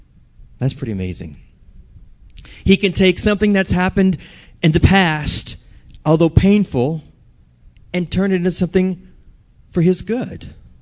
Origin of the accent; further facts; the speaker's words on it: Louisiana, United States; I'm from Louisiana.